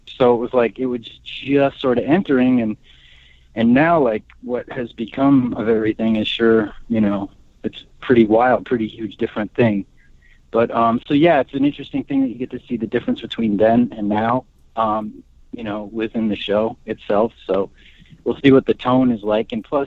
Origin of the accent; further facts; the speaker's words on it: New Jersey, United States; I grew up where it was much more Huck Finn. It was like, unless you're living in the city, I was in New Jersey, it was like you walk down the street and into some woods